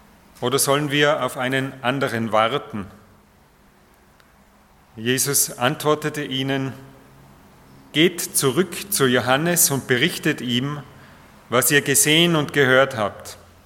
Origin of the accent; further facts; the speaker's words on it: Tyrol, Austria; now in Traun, Austria; Das ist in der Nähe von Wien. Aber ich stamme ursprünglich aus Tirol.